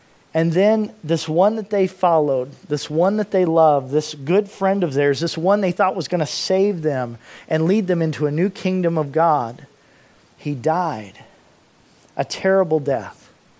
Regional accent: Indianapolis, Indiana, United States; I'm from Indianapolis, Indiana, originally

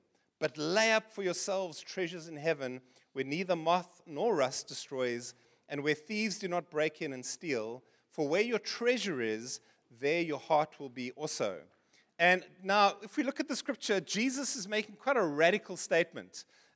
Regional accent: Seychelles; I'm from the Seychelles, as I've shared with you before, that little island in the Indian Ocean

